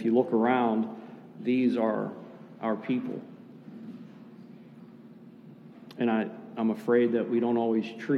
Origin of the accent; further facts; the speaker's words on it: United States; Yeah, I love being an American. I fought in Iraq. I'm a United States Marine.